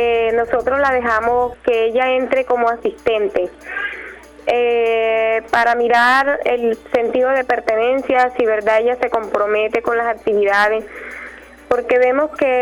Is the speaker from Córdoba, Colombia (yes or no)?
yes; Córdoba, Colombia; mujeres berracas y echadas para adelante, porque así somos las mujeres del San Jorge.